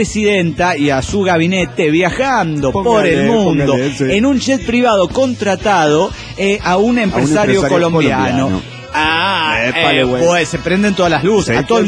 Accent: Argentina; Yo soy de Argentina.

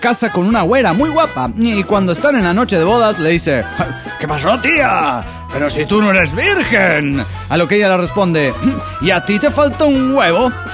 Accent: Puebla, Mexico; de Puebla

